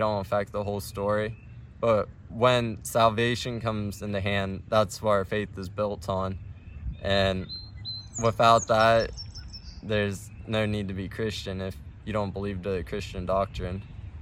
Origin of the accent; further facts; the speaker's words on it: Ohio, United States; I'm 18. I'm from Ohio, and I am a Muslim.